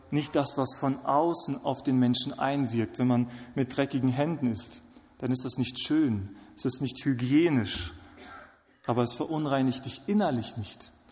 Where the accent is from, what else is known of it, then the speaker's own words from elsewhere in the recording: Germany; Ich komme aus Deutschland.